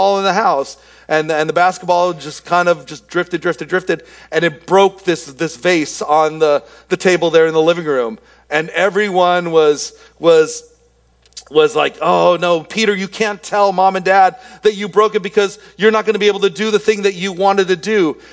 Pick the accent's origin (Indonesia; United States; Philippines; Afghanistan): Philippines; And then as a Filipino with a flat nose, it's like, no, I'm good.